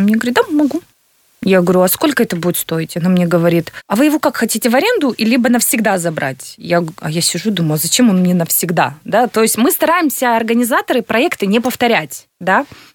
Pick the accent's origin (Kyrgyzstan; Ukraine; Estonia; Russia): Kyrgyzstan; born there; Я очень рада, что я родилась в Кыргызстане.